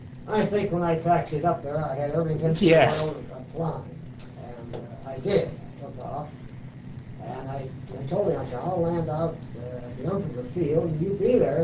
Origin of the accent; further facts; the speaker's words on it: Minerva, Ohio, United States; I was raised in Minerva, about 12 miles to the south of here.